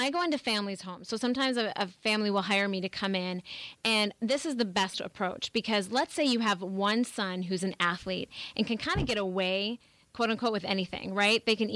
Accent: North Dakota, United States; I mean, I grew up in the Midwest in North Dakota

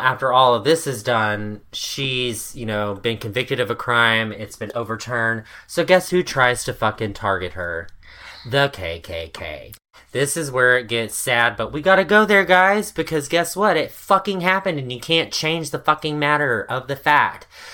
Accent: Little Rock, Arkansas, United States; born there; I'm like, bitch, I was born in Little Rock, I was born in Arkansas.

